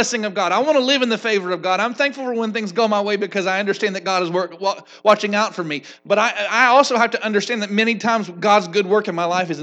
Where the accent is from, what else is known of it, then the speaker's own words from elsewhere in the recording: Eustis, Florida, United States; It makes me a little less proud to be from Eustis. And there's a long list of reasons to be proud of being from Eustis.